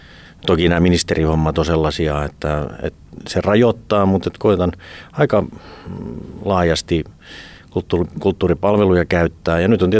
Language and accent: Finnish; Köyliö, Satakunta, Finland; Mä oon viettänyt nuoruuteni tuolla Köyliössä, Lallintalon juuressa